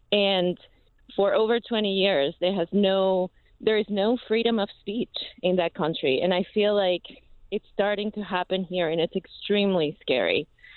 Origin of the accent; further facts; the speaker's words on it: Venezuela; And I'm originally from Venezuela, and I feel like I'm reliving history.